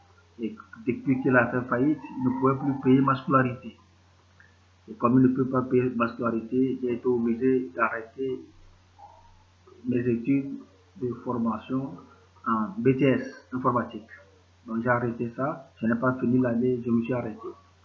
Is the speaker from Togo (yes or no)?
yes; Togo; also born or lived in France; Je suis togolais d'origine. J'ai eu mon bac au Togo. Après le bac, j'ai fait 2 ans de formation ici à l'Université du Bénin avant d'intégrer la France.